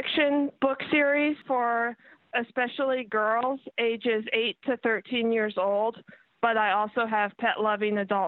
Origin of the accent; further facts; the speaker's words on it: Plano, Texas, United States; I grew up in Plano, Texas, just north of Dallas